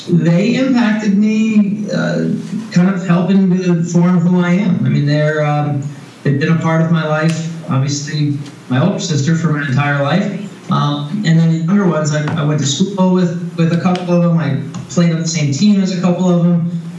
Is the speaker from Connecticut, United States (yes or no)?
yes; Guilford, Connecticut, United States; I grew up in Guilford, Connecticut.